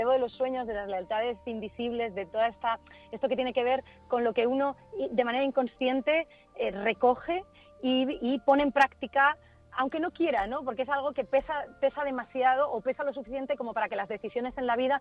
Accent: Madrid, Community of Madrid, Spain; born there; se casan en Madrid y me tienen en Madrid.

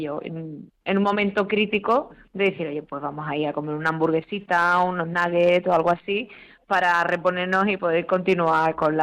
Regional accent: Seville, Andalusia, Spain; now in Madrid, Spain; disfrutando del sur de mi tierra, porque yo soy de Sevilla, pero vivo en Madrid y trabajo en Madrid.

